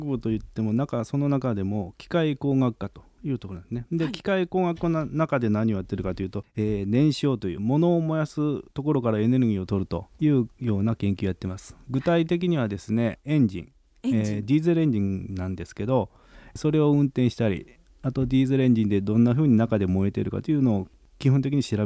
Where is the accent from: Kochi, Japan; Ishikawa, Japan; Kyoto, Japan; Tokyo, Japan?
Ishikawa, Japan; 私は石川県北陸です。